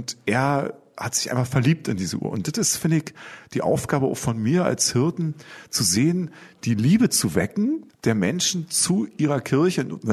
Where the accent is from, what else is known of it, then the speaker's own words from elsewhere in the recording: Brandenburg, Germany; born there; accent: Brandenburg dialect; dass ich bin ja aus dem Osten geboren und spreche auch brandenburgisch.